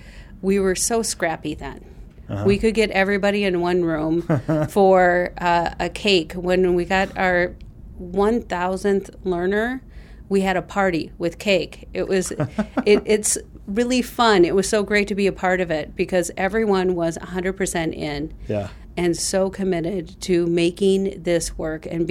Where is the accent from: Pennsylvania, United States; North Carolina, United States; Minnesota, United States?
Minnesota, United States; Bloomington; now in Minneapolis, United States; I am homegrown. I'm from Bloomington.